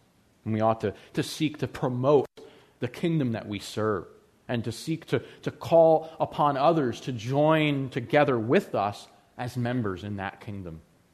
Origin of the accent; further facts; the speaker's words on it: Pennsylvania, United States; also born or lived in Georgia; even though I was born and raised here in Pennsylvania, for 8 years in Georgia, I picked up some of that "y'all" a little bit.